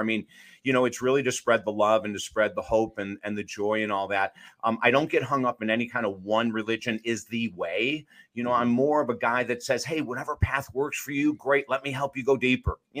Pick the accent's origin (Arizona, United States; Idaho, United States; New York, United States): New York, United States; Syracuse; also born or lived in Utica; We grew up in Syracuse in Utica, New York, which is central New York.